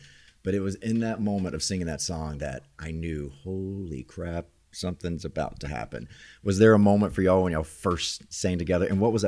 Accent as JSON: {"language": "English", "region": "Southern United States", "country": "United States", "accent": "southern", "said": "I'm sorry, my southern accent is bad."}